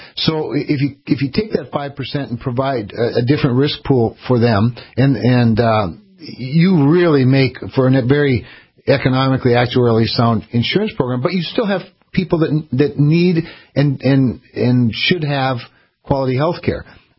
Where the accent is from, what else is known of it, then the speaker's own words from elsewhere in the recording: Kindred, North Dakota, United States; also born or lived in Rolette; So I grew up in Kindred, North Dakota. I was actually born up by Rolla, in Rolette, and my parents lived in Rolla.